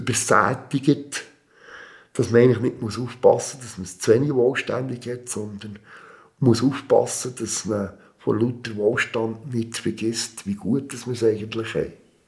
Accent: Switzerland

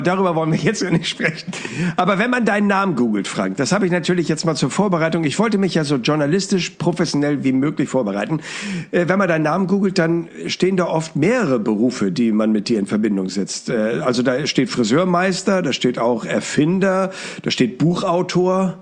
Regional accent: Hamburg, Germany; meine Heimatstadt

